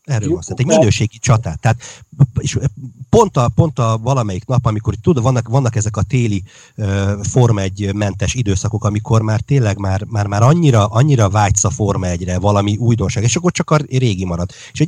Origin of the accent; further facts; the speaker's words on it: Hungary; Jó, de hát magyarok vagyunk, és az idő mindent megszépít